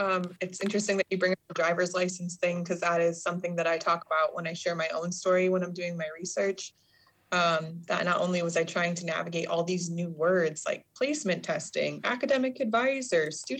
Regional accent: Sand Point, Alaska, United States; So I am Alaska Native. I am Ununga Aleut from Sandpoint, Alaska, a little commercial fishing village where I did get my primary and secondary education.

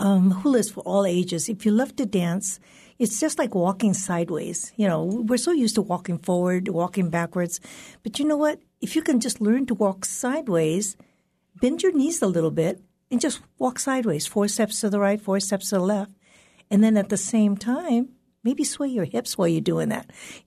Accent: California, United States; I grew up in San Mateo County, San Mateo High School, graduated there.

